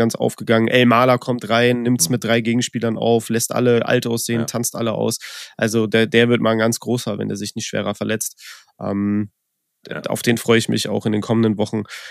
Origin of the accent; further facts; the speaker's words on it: Cologne, North Rhine-Westphalia, Germany; born there; Ich als gebürtiger Kölner